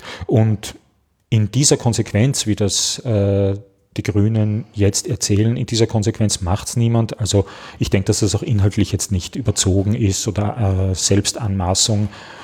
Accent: Vienna, Austria; Ich als Wiener kann leicht kein Auto haben.

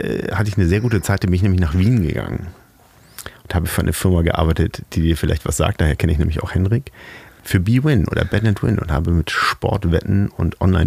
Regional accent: Hamburg, Germany; ich bin Hamburger

